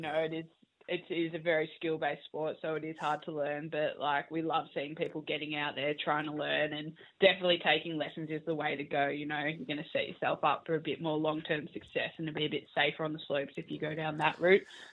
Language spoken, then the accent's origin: English; Cairns, Queensland, Australia; born there; I was born in Cairns in Queensland and now live on the surf coast in Victoria in Byron Head.